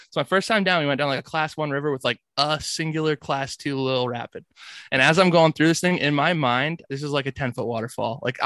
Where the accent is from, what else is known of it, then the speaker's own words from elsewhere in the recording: Michigan, United States; moved away as an adult; now in Portland, United States; So like I said, I'm originally from Michigan. I'm currently living in the Portland, Oregon area, and I essentially moved out here for paddling